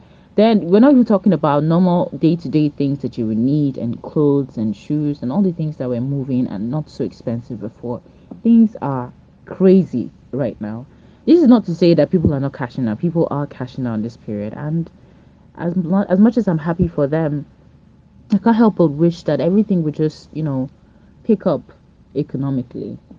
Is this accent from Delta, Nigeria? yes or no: yes; Delta, Nigeria; now in Lagos, Nigeria; I'm originally from Delta State, but I live in Lagos State.